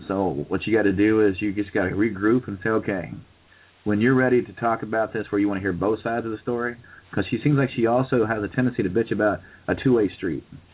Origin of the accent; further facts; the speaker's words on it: Ohio, United States; I'm from Ohio.